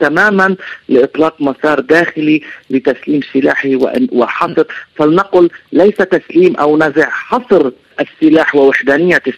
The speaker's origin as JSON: {"language": "Arabic", "town": "Aitaroun", "region": "Nabatieh Governorate", "country": "Lebanon", "tie": "born or raised there", "said": "وأنا أتحدث وأنا ابن الجنوب، ابن قرية عيترون"}